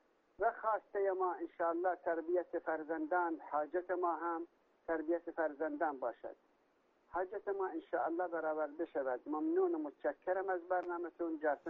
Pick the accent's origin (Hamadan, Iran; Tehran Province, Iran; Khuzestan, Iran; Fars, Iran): Khuzestan, Iran; ما خوزستانی هستیم، شما هم لرستان، ما همسایه هستیم و فامیل هم هستیم تقریبا.